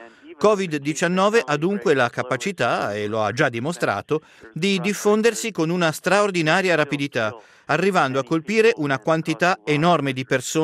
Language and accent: Italian; United States; E poi c'è anche da dire che nel mio paese, gli Stati Uniti, ma anche in altri paesi del mondo, non ci sono abbastanza tamponi